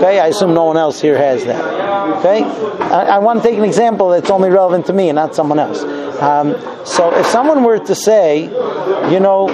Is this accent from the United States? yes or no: no; Germany; Yeah, I'll tell you a secret. I'm also from Germany.